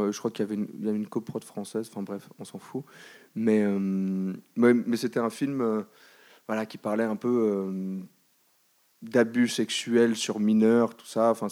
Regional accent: Brussels, Belgium; now in Paris, France; j'ai fait mes premières années à Bruxelles, j'ai grandi à Bruxelles, ma mère est belge. J'ai fait toutes mes études primaires, secondaires en Belgique, donc j'ai le cœur belge

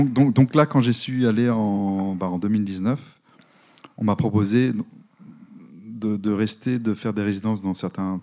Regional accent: France; now in South Africa; en tant qu'Européen, en tant que Français, je pouvais habiter, il y a pas de souci, tu vois

